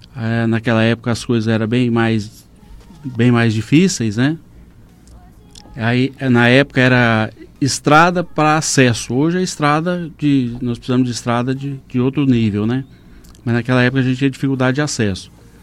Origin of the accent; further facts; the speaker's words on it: Minas Gerais, Brazil; moved away; Então, eu sou natural do Triângulo Mineiro e vim para cá em 87, início de 88